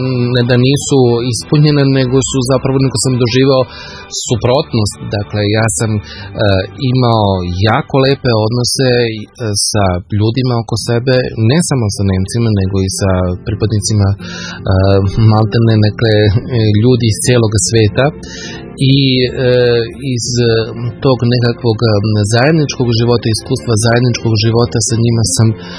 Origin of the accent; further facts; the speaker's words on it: Kragujevac, Šumadija, Serbia; ja sam Kragujevčanin, ovdje sam stasavao u senci svega onoga što se u Kragujevcu događalo tokom 1941. godine